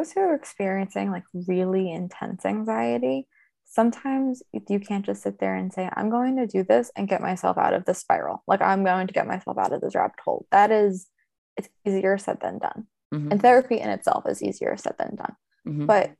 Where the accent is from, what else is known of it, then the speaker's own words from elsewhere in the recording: New York City, New York, United States; And because I'm just from New York, it's like the best places to cry in public in New York City.